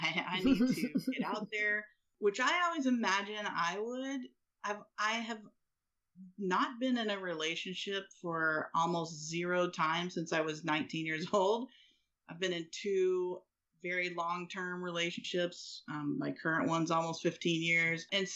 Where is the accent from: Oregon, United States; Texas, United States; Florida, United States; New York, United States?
Texas, United States; I'm from Texas, I'm from the South.